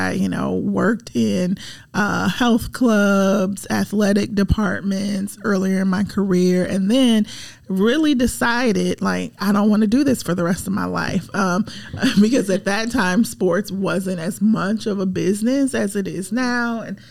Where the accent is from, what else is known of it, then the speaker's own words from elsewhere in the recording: Indiana, United States; So I'm from Central Indiana, right outside of Indianapolis. So Midwestern girl, born and raised.